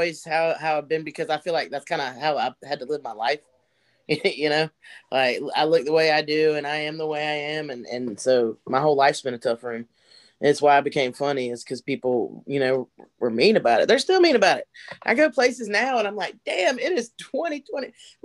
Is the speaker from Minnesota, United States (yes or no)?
no; South Carolina, United States; She's from North Carolina. I'm from South Carolina. I'm like the trailer trash version of her.